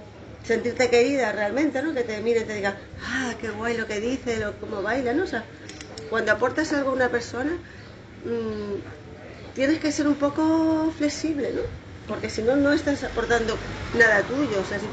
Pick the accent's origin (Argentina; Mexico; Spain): Spain; Tenerife, Canary Islands; vengo de Tenerife también.